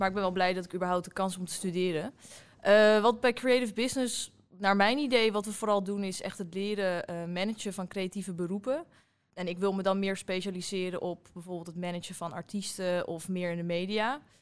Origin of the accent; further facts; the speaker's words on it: Haarlem, North Holland, Netherlands; ik ben 20 jaar, ik kom uit Haarlem.